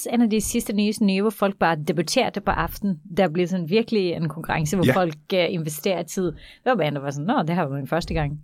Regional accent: Norway; fordi jeg er fra Norge, så er det sådan en god blanding af at være dansk og norsk.

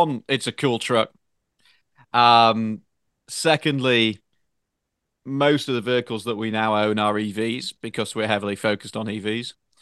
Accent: United Kingdom; now in United States; despite being a Brit with a French wife.

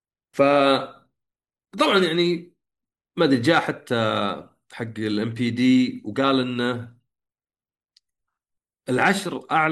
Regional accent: Saudi Arabia; ما أدري إذا عندنا في السعودية ظاهر كسرت، حتى عندنا تشتري لعبة تأخذ عليها ضمان

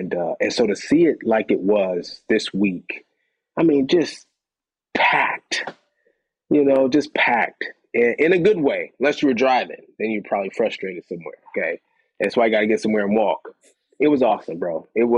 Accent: California, United States; I grew up in the Bay Area.

